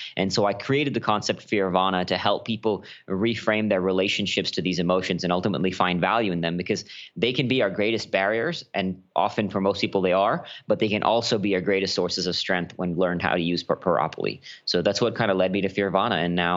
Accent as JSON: {"language": "English", "country": "India", "also_born_or_lived": "Singapore", "moved": "yes", "lives_now": "Austin, United States", "said": "And when I moved from India to Singapore to Austin, Texas, when I moved over, I got into drugs pretty heavily for a little while"}